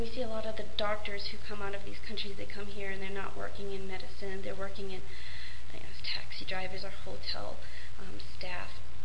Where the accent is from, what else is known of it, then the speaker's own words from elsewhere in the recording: Providence, Rhode Island, United States; This is a picture of my hometown, Providence, Rhode Island.